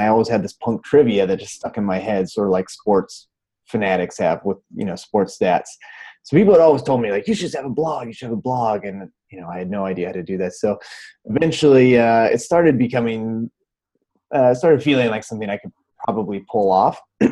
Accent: Oregon, United States; I grew up in Oregon.

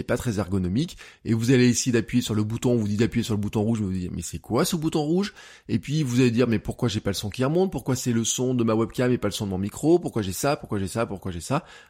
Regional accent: Auvergne-Rhône-Alpes, France; en tant qu'Auvergnat, je suis chauvin, donc je vous dis, venez en Auvergne faire du vélo.

